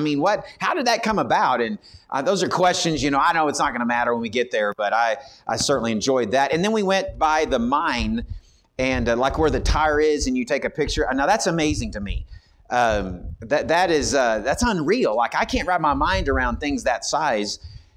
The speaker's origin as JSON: {"language": "English", "region": "Texas", "country": "United States", "tie": "born or raised there", "said": "Where I grew up in West Texas, I would drive through the countryside and when I was growing up, it was just open."}